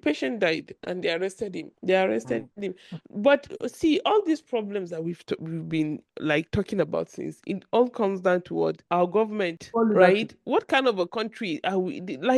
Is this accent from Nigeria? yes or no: yes; Nigeria; Being a Nigerian is really sad. Being a Nigerian is an extreme sport.